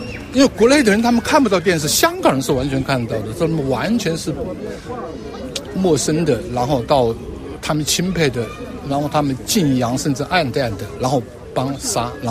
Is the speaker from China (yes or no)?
yes; Wuhan, Hubei, China; now in France; 另外一方面就是我武汉人